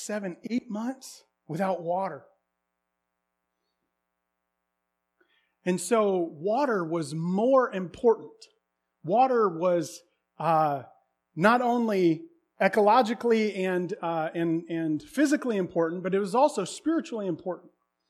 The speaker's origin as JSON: {"language": "English", "region": "Midwest", "country": "United States", "tie": "born or raised there", "said": "I grew up in the Midwest, and so water is just an assumption for me."}